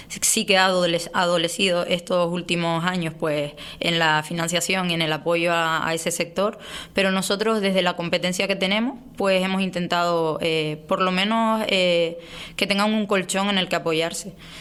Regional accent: Pinolere, Canary Islands, Spain; yo llevo los barrios de Barroso, Colombo y Pinolere, pero yo soy de Pinolere.

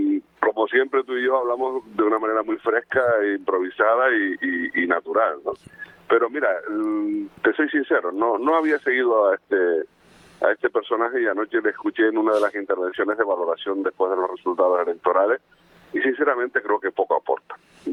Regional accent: Spain; A ver, tampoco somos ignorantes los españoles.

